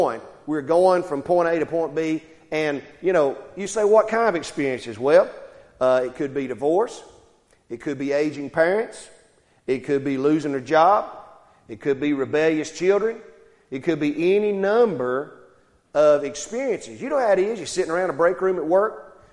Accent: Jonesville, United States; I grew up in Jonesville. I went to Jonesville School. I went to church a lot close to where we lived at.

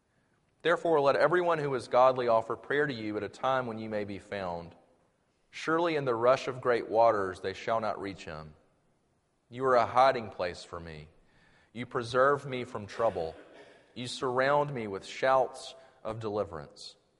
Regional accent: Sumter, South Carolina, United States; I grew up in Sumter, South Carolina, and then my family and I just moved back to Columbia in July to do RUF

